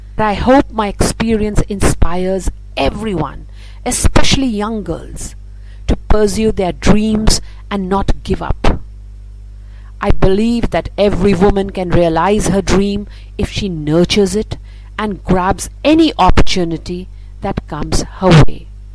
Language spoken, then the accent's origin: English; Mashhad, Razavi Khorasan, Iran; I fell in love with the stars when I was a young girl growing up in the Iranian city of Mashhad, where I would sleep out in the open during summer